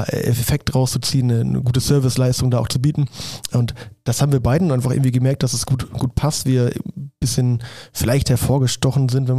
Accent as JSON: {"language": "German", "region": "North Germany", "country": "Germany", "said": "betüdeln, sagt man bei uns im Norden."}